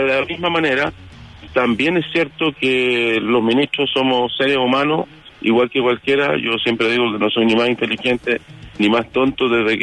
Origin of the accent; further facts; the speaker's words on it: Chile; como tantos chilenos que tenemos diferencias unos con otros, pero que tenemos también una raíz y un futuro común.